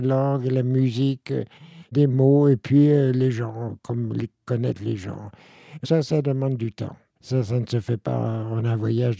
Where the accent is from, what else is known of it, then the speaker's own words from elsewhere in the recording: Paris, Île-de-France, France; now in Ireland; Je suis né à Paris, parisien de souche, d'un père parisien, d'une mère qui n'était pas née très loin de Paris.